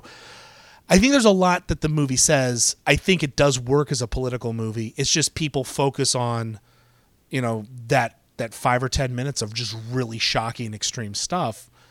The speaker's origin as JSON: {"language": "English", "country": "United States", "said": "it's particularly American because I'm American"}